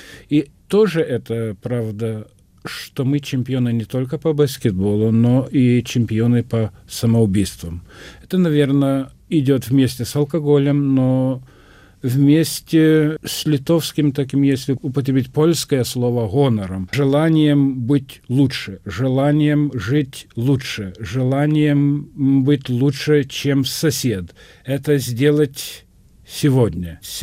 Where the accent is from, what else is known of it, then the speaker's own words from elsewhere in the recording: Lithuania; Я сам из Северной Литвы, и Литву можно разделять на две части.